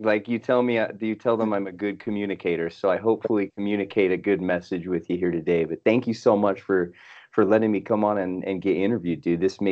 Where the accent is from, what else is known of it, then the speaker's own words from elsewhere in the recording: Utah, United States; I'll try and be brief, but so I grew up in Utah. I come from a sports family, played a lot of sports growing up.